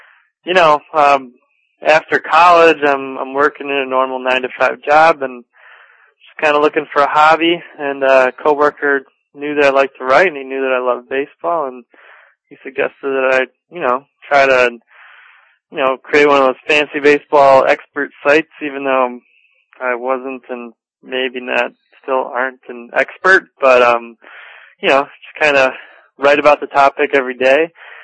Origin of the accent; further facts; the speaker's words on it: Alsip, Illinois, United States; Sure. I grew up in Alsip, Illinois, pretty close to the south side, actually